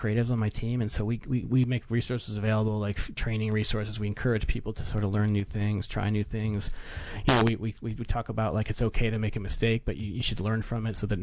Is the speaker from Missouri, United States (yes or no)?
no; Scottsville, New York, United States; I grew up in Western New York in a town called Scottsville, small town.